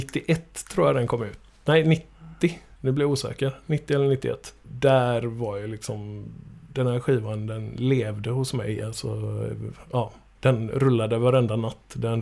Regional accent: Ödsmål, Västra Götaland County, Sweden; also born or lived in Gothenburg, Sweden; född i faktiskt i Stenungsunds kommun. Lite norr om Stenungsund, en liten jävla håla som heter Ödsmål.

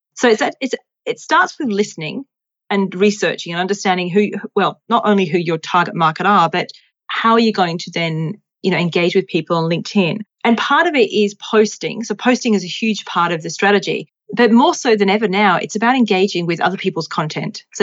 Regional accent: England, United Kingdom; because I grew up in England.

